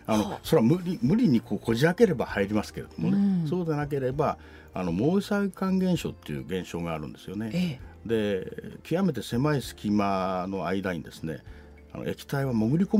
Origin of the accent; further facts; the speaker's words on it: Sapporo, Hokkaido, Japan; 私はあの生まれは北海道札幌ですね。